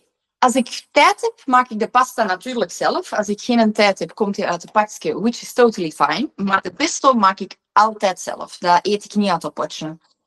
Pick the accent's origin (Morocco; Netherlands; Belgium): Belgium; Wommelgem, Flanders; Want ik ben zelf van Wommelgem.